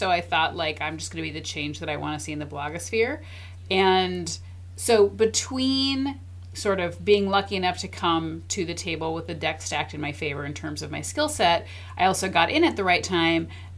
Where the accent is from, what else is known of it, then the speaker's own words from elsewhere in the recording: Aiken, United States; now in Minneapolis, United States; I think partially because I grew up in a tiny resort town. I'm from Aiken